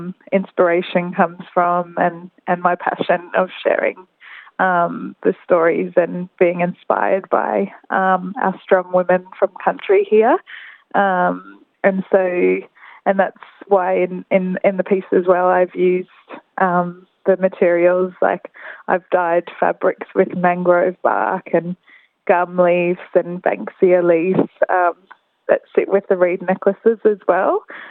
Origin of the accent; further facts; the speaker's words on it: Queensland, Australia; So I'm from Quandamooka country, which is just off, pretty close to Brisbane.